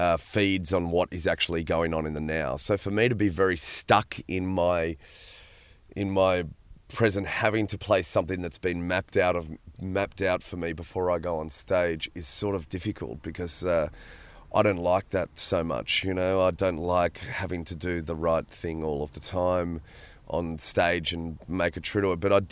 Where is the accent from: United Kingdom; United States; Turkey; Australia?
Australia; I mean, I'm Australian.